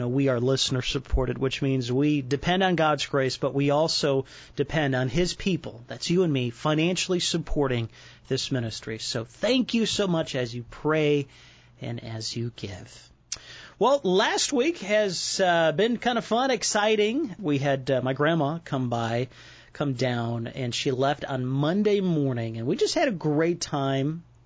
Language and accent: English; Chicago, Illinois, United States; but my birthday was always in November, and I grew up in Chicago